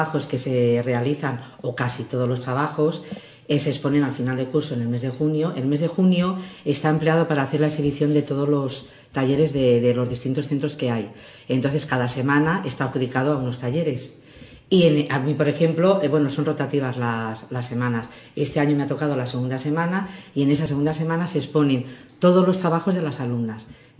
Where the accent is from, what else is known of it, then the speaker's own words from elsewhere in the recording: Valencian Community, Spain; yo soy valenciana.